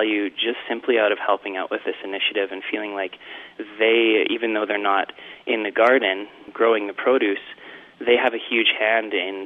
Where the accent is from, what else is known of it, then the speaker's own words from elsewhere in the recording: Calgary, Alberta, Canada; We're all born and raised in Calgary, and we're really passionate about giving back to this city through being involved in the local food movement.